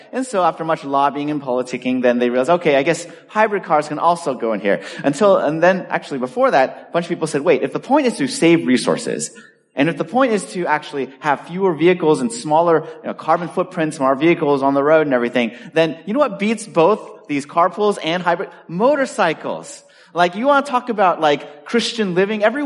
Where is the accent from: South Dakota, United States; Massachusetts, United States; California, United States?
California, United States; I came from California, grew up there, and one of the things that we got early on was traffic.